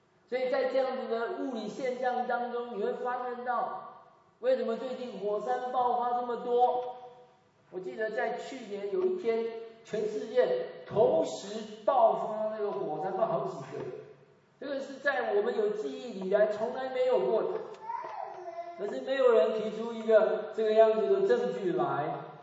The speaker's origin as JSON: {"language": "Chinese", "town": "Wuhan", "region": "Hubei", "country": "China", "tie": "born or raised there", "said": "武汉是我老家，怎么会有断层带？"}